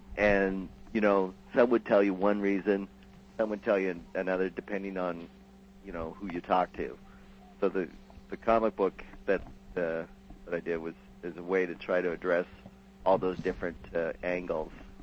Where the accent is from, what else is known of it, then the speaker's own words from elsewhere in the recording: Vancouver, British Columbia, Canada; now in Los Angeles, United States; I'm originally from Canada, yeah, from Vancouver.